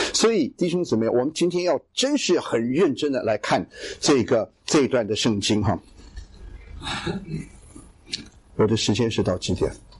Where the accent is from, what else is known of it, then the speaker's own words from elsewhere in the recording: China; 你知道言下之意哈，我就是说我们现在 we are ready， 我们中国人。